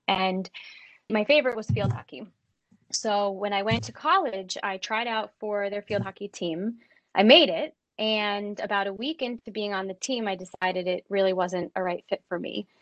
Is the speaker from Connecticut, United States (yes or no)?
yes; Connecticut, United States; I grew up in Connecticut and have an older brother and a younger sister.